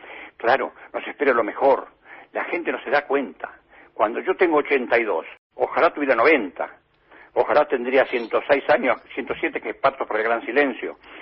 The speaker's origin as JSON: {"language": "Spanish", "country": "Argentina", "said": "Yo soy argentino"}